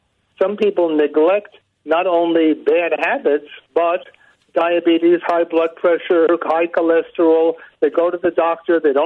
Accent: Brooklyn, New York, United States; although as I'm from Brooklyn, like … it's in my blood to yell and scream.

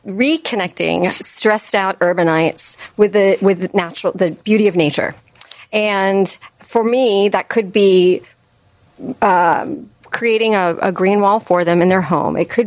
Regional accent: Massachusetts, United States; now in Chicago, United States; I came here from Massachusetts, and I never left, much to my family's chagrin.

